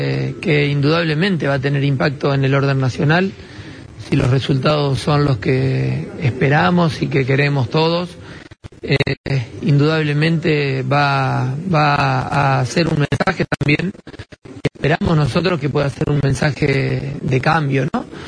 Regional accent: Hughes, Santa Fe, Argentina; Aquí en mi casa, a media cuadra de aquí, en donde hice toda mi infancia y toda mi adolescencia

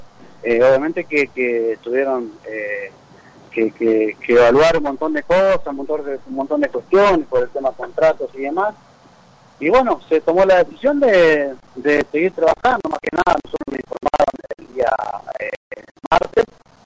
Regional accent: San Genaro, Santa Fe, Argentina; Yo soy de San Genaro, provincia de Santa Fe. He nacido ahí. Así que hoy en día ciudad, pero bueno, es un pueblo en el cual hay muchos valores y muchos artistas que han salido de ahí.

